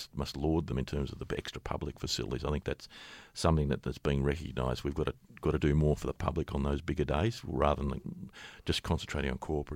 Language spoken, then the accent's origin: English; Melbourne, Victoria, Australia; As an Australian and a Melbournean, there's nothing better anywhere in terms of a sporting event in Australia